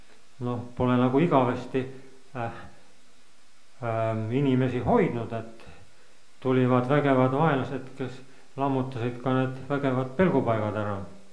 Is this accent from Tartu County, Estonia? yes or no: yes; Tartu, Tartu County, Estonia; born there; Et olen sündinud Tartus.